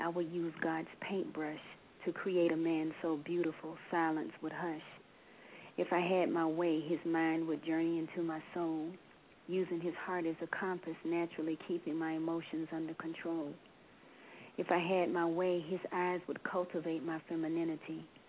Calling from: South Carolina, United States; South Carolina.

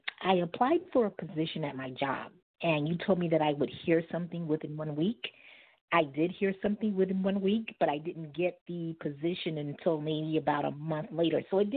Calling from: Brooklyn, New York, United States; I'm calling from Brooklyn.

